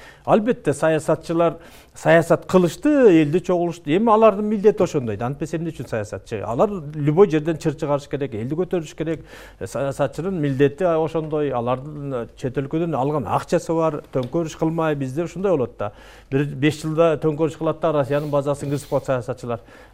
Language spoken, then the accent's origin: Kyrgyz; Osh Region, Kyrgyzstan; Экинчиден мен мисалы үчүн ошо Кемпир-Абадтын жеңинде төрөлүп өскөнмүн да.